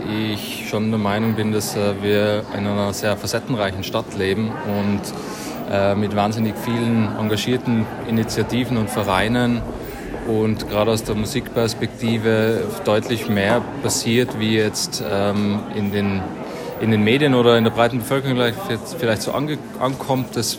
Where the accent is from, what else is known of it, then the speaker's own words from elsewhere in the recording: Innsbruck, Tyrol, Austria; als Innsbrucker, der da geboren und aufgewachsen ist